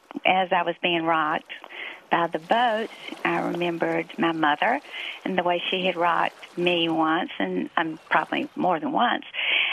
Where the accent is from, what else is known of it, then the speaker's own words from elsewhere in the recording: Birmingham, Alabama, United States; I'm from Birmingham, Alabama.